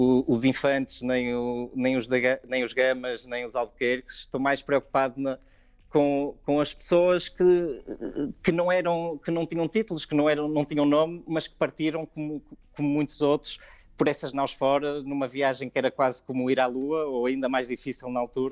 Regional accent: Portugal; moved away as an adult; eu na realidade cresci em Portugal e até à minha idade adulta vivi em Portugal

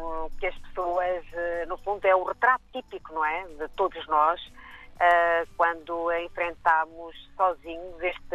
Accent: Mozambique; now in Portugal; Eu vinha de Moçambique e na verdade, quando aterramos e passámos a viver em Portugal

